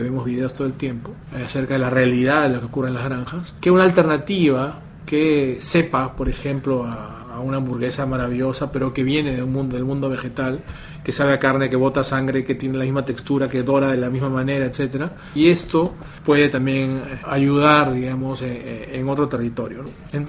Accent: Peru; Yo vengo del Perú, un país donde hay 5 millones de toneladas de anchoas

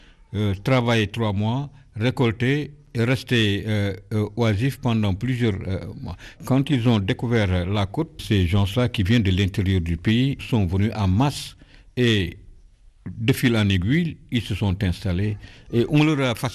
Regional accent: Kayar, Dakar, Senegal; Je suis natif de Kayar depuis 1948. Donc ça fait un bon bout de temps déjà.

